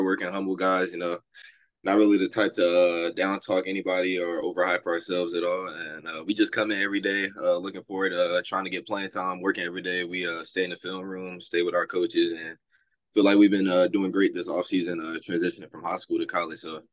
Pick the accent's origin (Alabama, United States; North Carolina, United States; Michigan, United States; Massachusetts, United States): North Carolina, United States; Growing up in North Carolina, that's always been a big time rivalry.